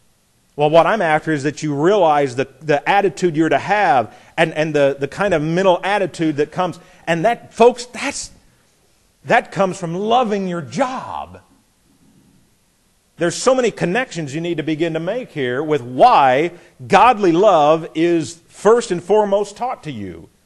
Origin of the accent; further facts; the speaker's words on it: Jefferson, United States; when I grew up in Jefferson, even though it was a town of about, I don't know, 200, 300 people, everybody's last name meant something.